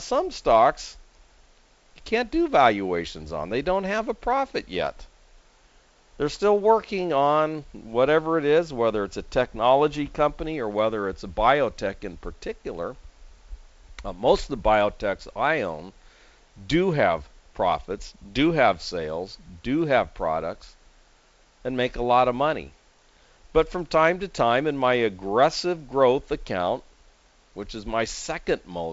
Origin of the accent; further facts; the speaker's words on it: San Diego, California, United States; In fact, it's a San Diego company, my hometown here